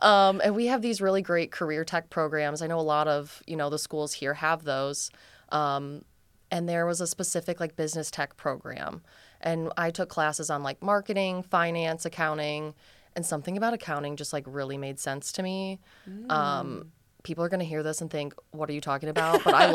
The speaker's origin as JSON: {"language": "English", "town": "Toledo", "region": "Ohio", "country": "United States", "tie": "born or raised there", "said": "Never wanted to leave Toledo. And I was kind of lucky. Like, I grew up in Point Place when I was really little, moved to Sylvania."}